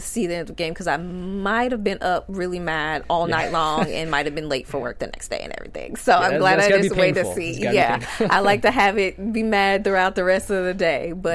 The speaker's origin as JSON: {"language": "English", "town": "Atlanta", "region": "Georgia", "country": "United States", "said": "And I'm from Atlanta, and a Falcons fan."}